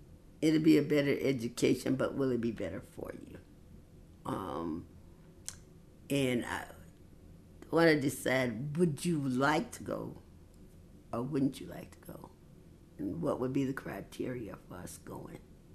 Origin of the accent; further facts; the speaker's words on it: Columbia, United States; It was great growing up in Colombia. It was a small enough city.